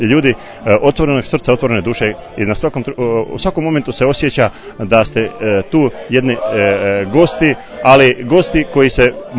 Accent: Dalmatia, Croatia; tako je normalno kod nas u Dalmaciji

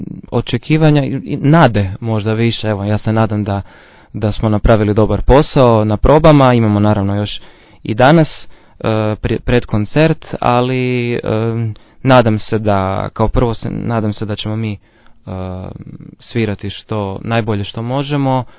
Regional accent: Croatia; To je nekakvo uobičajeno vrijeme zapravo kod nas u Hrvatskoj

